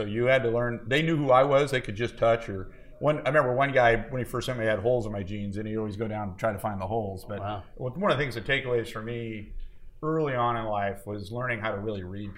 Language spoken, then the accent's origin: English; Berkeley, California, United States; I come from Berkeley in California.